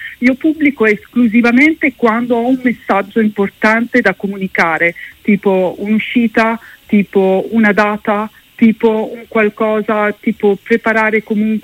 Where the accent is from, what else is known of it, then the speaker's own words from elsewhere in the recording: Bologna, Emilia-Romagna, Italy; essendo bolognese, perché li mangio tutti i giorni